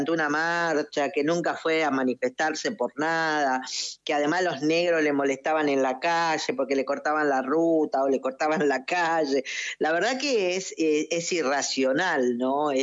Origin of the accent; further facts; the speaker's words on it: Buenos Aires, Argentina; born there; Yo nací en Ituzaingó y Avellaneda y sé que no voy a cambiar jamás. Digamos, mi lugar de nacimiento, el barrio de mi infancia